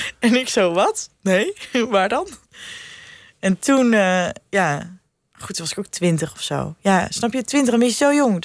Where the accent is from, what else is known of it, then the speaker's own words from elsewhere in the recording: Arnhem, Gelderland, Netherlands; Nou, ik kom uit Arnhem.